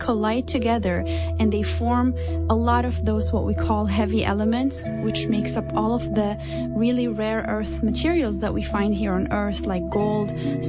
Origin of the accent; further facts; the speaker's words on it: Lebanon; first language Arabic; English is a second language; because I'm from Lebanon, so I speak Arabic.